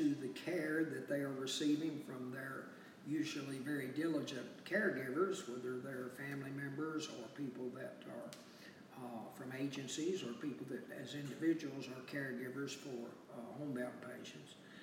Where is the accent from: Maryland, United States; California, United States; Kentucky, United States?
Kentucky, United States; Bowling Green; I'm from Bowling Green, and I graduated from Bowling Green High in 1969